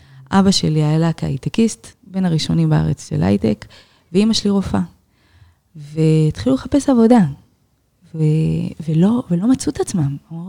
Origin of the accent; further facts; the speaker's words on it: Jerusalem, Jerusalem District, Israel; אני ירושלמית מלידה. ההורים שלי עלו מצרפת ישר לירושלים. לא חשבו ללכת לעיר אחר.